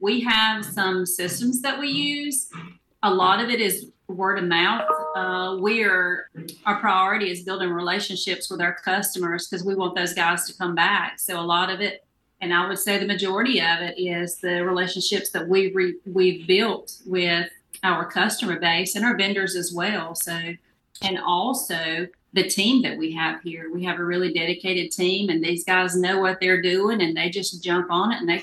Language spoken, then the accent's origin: English; Union, United States; Union is my hometown. I went to school here. My son went to school here. I've lived here pretty much all my life.